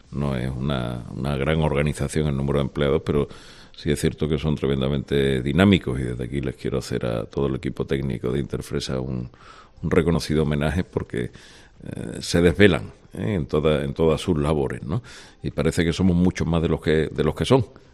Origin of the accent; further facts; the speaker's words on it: Andalusia, Spain; nosotros como agricultores andaluces, españoles y europeos